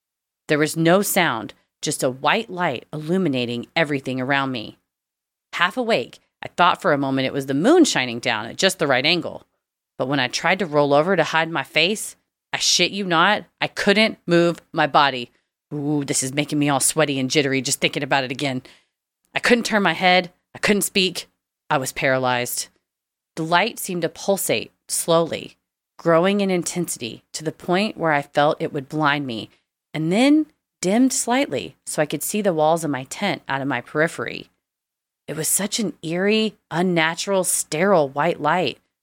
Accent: Kentucky, United States; moved away as an adult; now in Arizona, United States; When I moved from my home state of Kentucky to Arizona in the fall of 2019, I, like the rest of us, had no idea what a shit show 2020 would be.

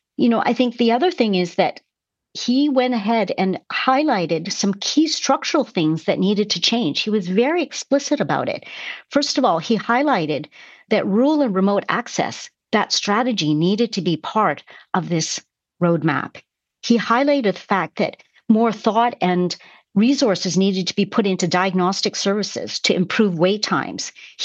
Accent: Canada; I think we, you know, deeply believe that as Canadian people.

